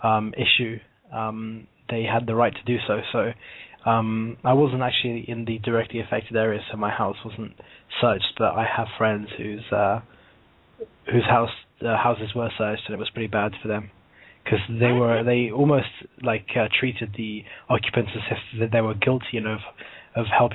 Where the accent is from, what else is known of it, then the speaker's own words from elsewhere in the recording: United Kingdom; now in Boston, United States; I'm in Boston, but I'm actually from the UK.